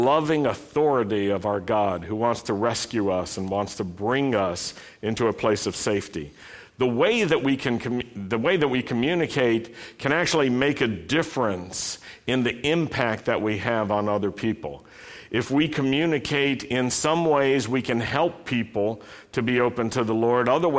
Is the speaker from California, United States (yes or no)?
no; Roanoke, Virginia, United States; Now, I grew up in Roanoke, Virginia. I grew up at a time when we considered that part of the world to be naturally anti-Semitic, anti-minority, racist in its orientations.